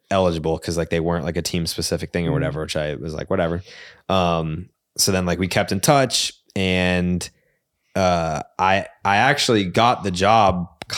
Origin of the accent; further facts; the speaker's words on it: Massachusetts, United States; accent: Boston; Yeah, like my Boston accent was like very, very, very, very, very